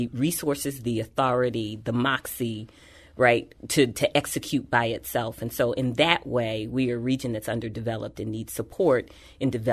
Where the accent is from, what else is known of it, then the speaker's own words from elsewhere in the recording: Washington, District of Columbia, United States; now in St. Louis, United States; I'm a D.C. native, so that should let you know I've got some passion for this policy stuff, right? I was, you know, sort of born and bred with that. But I've been in this community for 20 years, so St. Louis is my home.